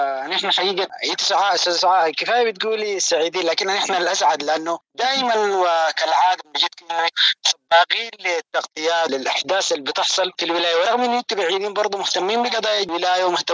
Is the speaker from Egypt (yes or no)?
no; Sudan; نحن كشعب سوداني